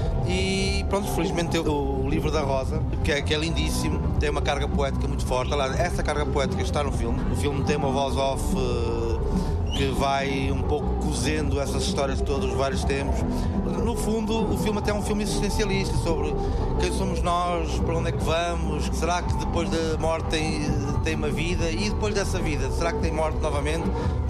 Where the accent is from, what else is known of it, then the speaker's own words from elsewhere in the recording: Coimbra, Centro, Portugal; Eu sou de Coimbra, portanto para mim o local natural seria filmar em Coimbra